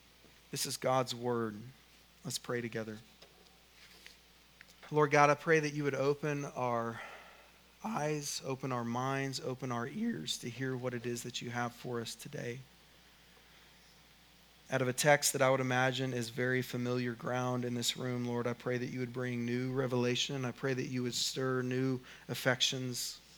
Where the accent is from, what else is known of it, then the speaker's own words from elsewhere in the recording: Oklahoma, United States; but I'm from Oklahoma, so I probably messed it up.